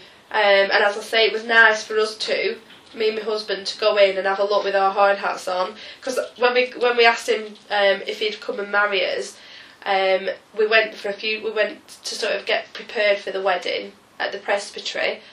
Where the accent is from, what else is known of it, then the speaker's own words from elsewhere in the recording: Preston, North West England, United Kingdom; I enjoyed growing up in Frenchwood. It was great because we were right near the river, we were near the parks, we were near town.